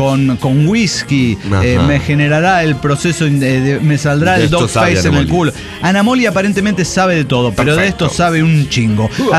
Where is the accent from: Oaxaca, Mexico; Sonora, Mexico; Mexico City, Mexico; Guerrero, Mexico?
Guerrero, Mexico; Acapulco; born there; Bueno, que yo también nací en Acapulco.